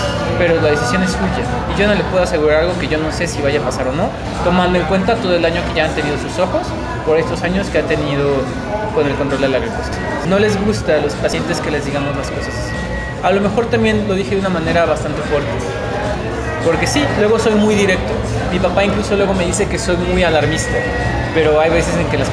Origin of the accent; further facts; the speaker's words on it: Mexico; Pero como mexicanos, específicamente como cultura, no tenemos la cultura de acudir al médico